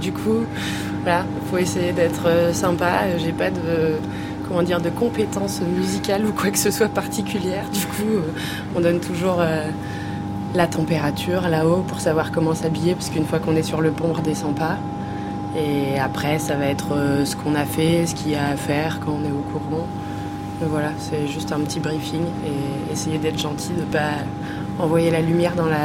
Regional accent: La Rochelle, Nouvelle-Aquitaine, France; born there; j'ai 26 ans et je suis née à La Rochelle.

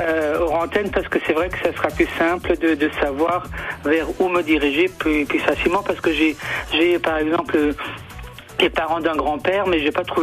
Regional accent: Grand Est, France; Oui, j'habite à Oberhofen, mais je suis d'origine de Detuler, un petit village.

